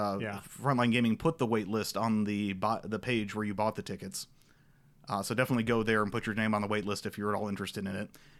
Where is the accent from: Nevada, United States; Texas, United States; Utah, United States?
Nevada, United States; Las Vegas; You know, I'm from Vegas, right?